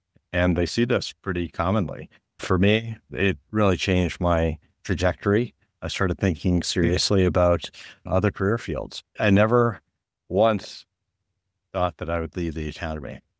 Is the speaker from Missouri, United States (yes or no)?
yes; Springfield, Missouri, United States; my sister's husband's father was an anesthesiologist in our hometown, my hometown, Springfield, Missouri.